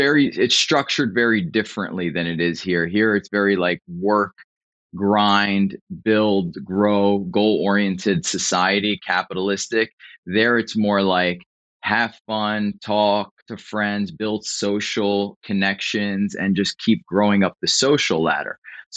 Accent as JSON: {"language": "English", "town": "Philadelphia", "region": "Pennsylvania", "country": "United States", "tie": "born or raised there", "lives_now": "Florida, United States", "said": "And so I was born and raised in South Philly. I have two other brothers."}